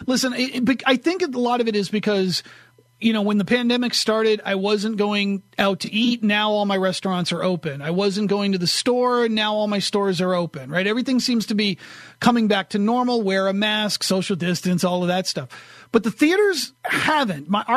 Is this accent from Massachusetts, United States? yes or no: yes; Boston, Massachusetts, United States; Like Bob Lobel, where I was growing up in Boston